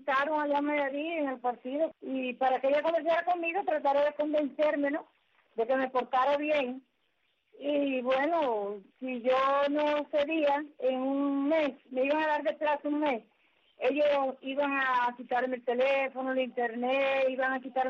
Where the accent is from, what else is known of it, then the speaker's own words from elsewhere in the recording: Cuba; somos cubanos